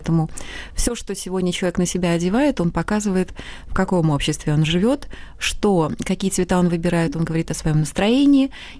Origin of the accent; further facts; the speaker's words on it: Kazakhstan; now in Russia; Хотя я родом из Востока, из Казахстана, но очень люблю Россию, и поэтому здесь работаю